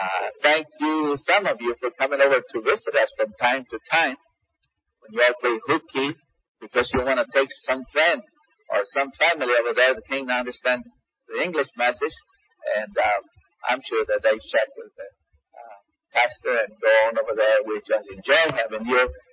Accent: San Antonio, Texas, United States; I was born here in San Antonio 56 years ago, even though I look 37.

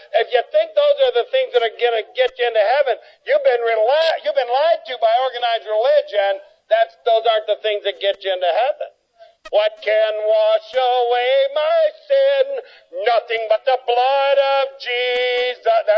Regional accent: Ohio, United States; I was raised up in Northern Ohio. We had sulfur water. That stunk.

